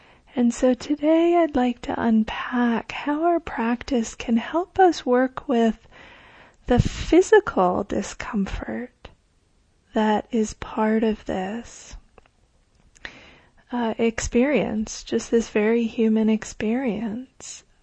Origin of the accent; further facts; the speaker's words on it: Midwest, United States; I grew up in the Midwest, so we had fireflies, which I loved